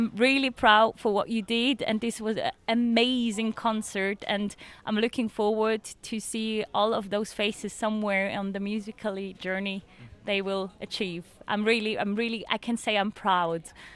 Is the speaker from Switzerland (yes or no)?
yes; Schwyz, Switzerland; I'm coming from Schwyz. From the other side of the mountain.